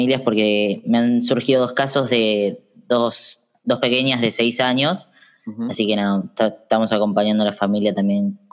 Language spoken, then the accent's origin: Spanish; Junín, Buenos Aires Province, Argentina; Soy un chico de Junín. Soy una masculinidad trans. Y tengo 22 años.